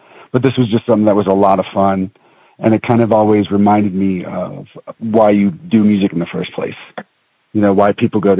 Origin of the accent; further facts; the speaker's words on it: Louisiana, United States; out in Texas and Louisiana, which is where, as I said, I was from Louisiana. So we basically did the South. And then whenever I moved up here